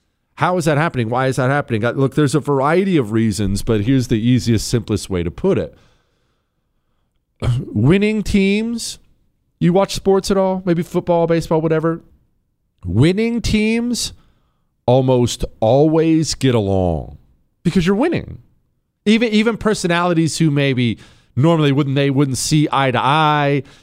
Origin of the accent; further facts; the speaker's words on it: Charlotte, North Carolina, United States; I'm from Charlotte.